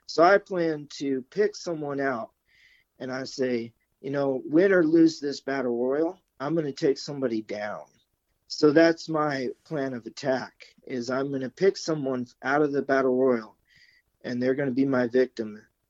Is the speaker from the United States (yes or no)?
yes; Colmont, Tennessee, United States; born there; also born or lived in Memphis / Nashville / Arkansas; So in Tennessee, we moved around a bunch. I was born in Colmont, which is a little bit of town, a little bitty town most people have never heard of. But I moved around some. So, you know, I was in Memphis and Nashville